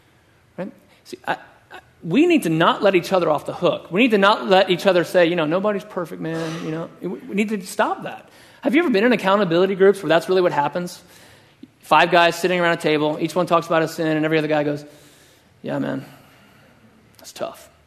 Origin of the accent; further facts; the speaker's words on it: Texas, United States; We're from West Texas.